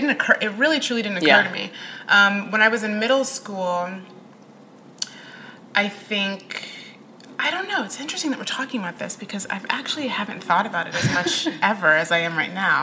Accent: Midwest, United States; also born or lived in Oklahoma; I grew up, I mean, my parents are Kenyan, but I was born in Oklahoma. We moved around a lot, and we were not Army brats. That's everyone's second question. I grew up mainly in the Midwest.

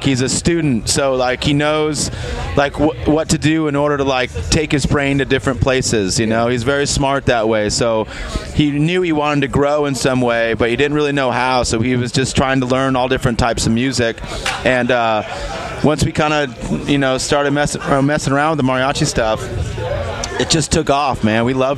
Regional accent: Los Angeles, California, United States; And you know, I grew up in East LA, so I've kind of been surrounded by Hispanic culture for a large part of my life, and it's super beautiful.

